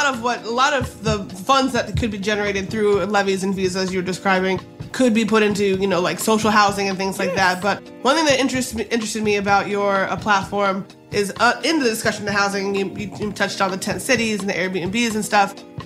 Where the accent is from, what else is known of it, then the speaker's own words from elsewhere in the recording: the South, United States; Nah, I'm from the South, baby.